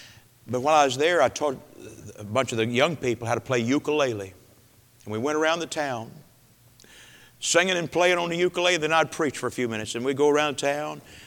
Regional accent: United States; and I'm an American, you know, and I've got their attention as soon as I got there

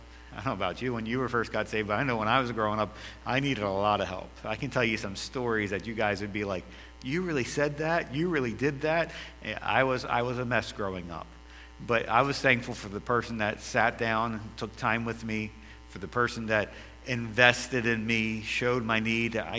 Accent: Maryland, United States; moved away as an adult; You know, I'm from Maryland, so, you know, it was 29 years up north. Now, I'm 16 years in the south now

